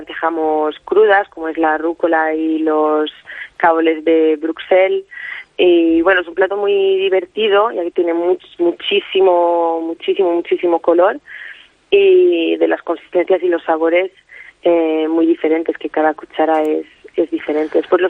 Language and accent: Spanish; Spain; Yo vengo de España, es algo que me llevaré siempre dentro, vaya.